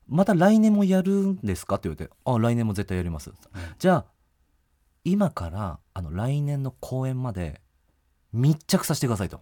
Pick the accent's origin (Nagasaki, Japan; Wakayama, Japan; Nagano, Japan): Nagano, Japan; now in Tokyo, Japan; すぐもう地元の長野に帰って。